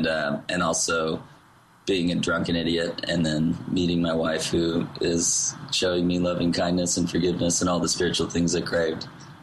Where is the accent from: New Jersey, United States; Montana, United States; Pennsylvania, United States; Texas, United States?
Texas, United States; Austin; also born or lived in California; I just basically told my story of growing up in Austin, and that's where I was born in California